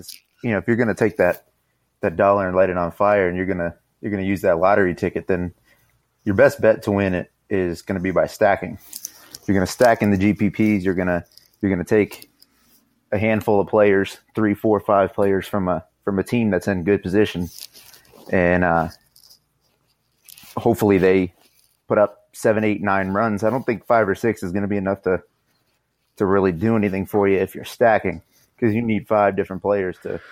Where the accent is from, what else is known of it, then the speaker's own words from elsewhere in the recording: Tampa, Florida, United States; There's a whole lot of punt potential on my hometown Tampa Bay.